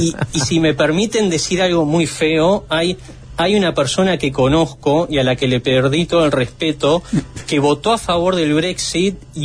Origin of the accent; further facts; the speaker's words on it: Uruguay; now in United Kingdom; porque como uruguayo siempre estuve en la fila más larga